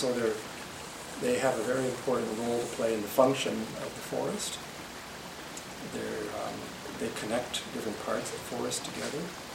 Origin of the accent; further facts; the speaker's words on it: Ontario, Canada; I grew up in Ontario, and so I have lots of cousins